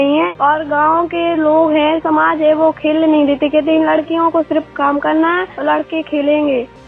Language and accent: Hindi; Uttar Pradesh, India; और मैं महोबा जिले की हूँ।